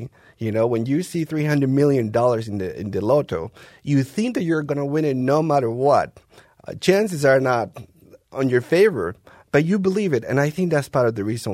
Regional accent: Colombia; now in United States; In my case, I come from Colombia, and even having studied and, having jobs down there

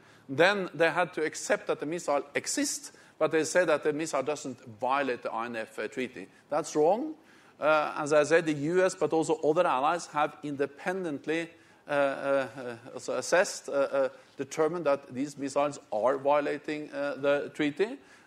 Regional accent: Norway; And to be honest, I'm from Norway, and Norway is a beautiful country. We have beautiful mountains

